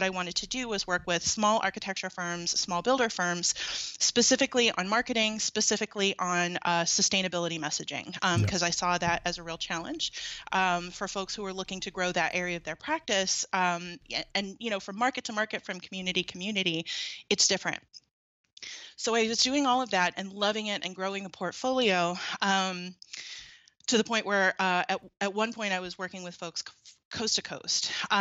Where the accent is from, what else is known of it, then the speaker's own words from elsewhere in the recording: Atlanta, Georgia, United States; I grew up in Atlanta, in suburban Atlanta.